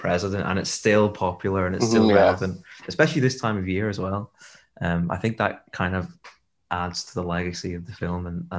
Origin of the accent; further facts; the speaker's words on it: England, United Kingdom; I'm not too sure because I'm from England